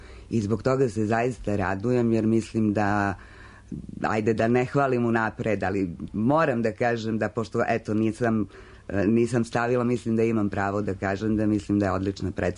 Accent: Novi Sad, Vojvodina, Serbia; born there; Ja sam rođena u Novom Sadu i prosto sam se vratila tamo

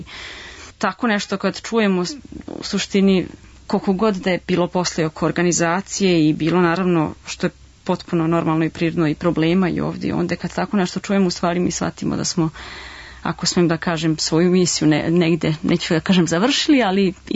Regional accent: Serbia; Kod nas u Srbiji mi nemamo amaterske orkestre

